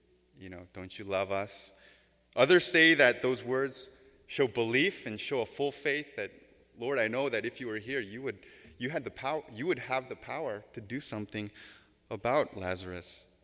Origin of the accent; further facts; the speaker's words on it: Sacramento, California, United States; I was young, growing up in Sacramento, every now and then, my family would go to the Bay Area to visit our relatives who were there